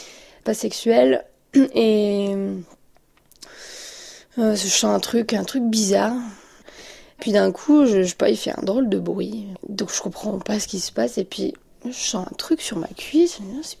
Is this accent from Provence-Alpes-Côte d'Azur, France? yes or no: no; Douai, Hauts-de-France, France; j'étais chez moi à Douai, donc chez mes parents.